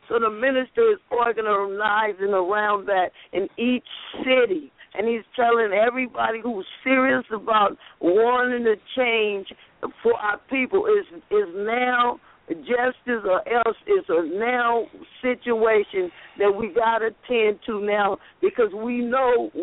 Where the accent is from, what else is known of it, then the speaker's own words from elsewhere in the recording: Richmond, California, United States; Hello from San Francisco. I'm from the Bay Area, Richmond, California.